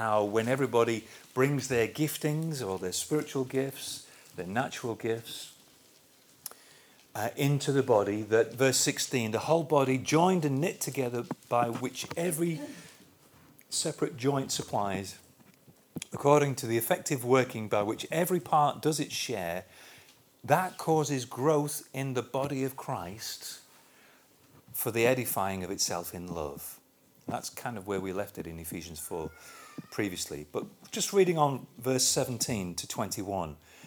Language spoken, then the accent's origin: English; England, United Kingdom; Okay, we're English, give or take the odd Scot or Welsh person or whatever. Still class that as British.